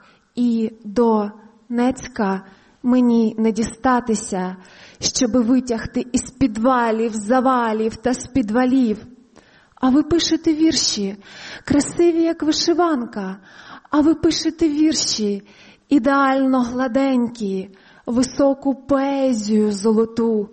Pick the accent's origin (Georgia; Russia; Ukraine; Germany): Ukraine; Pervomaisk, Luhansk Oblast; Они были в городе Первомайске в Луганской области, откуда я родом.